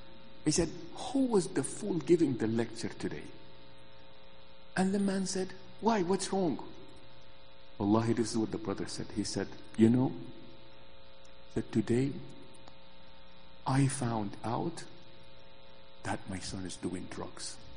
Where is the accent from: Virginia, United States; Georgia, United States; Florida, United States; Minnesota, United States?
Virginia, United States; So I came from Virginia and I was really excited.